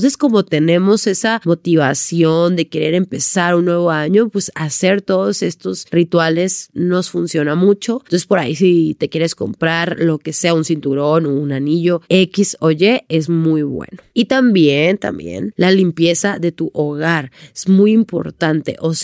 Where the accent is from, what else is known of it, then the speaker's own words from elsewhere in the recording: Sonora, Mexico; yo llegué a mi casa ya en Sonora, porque soy de Sonora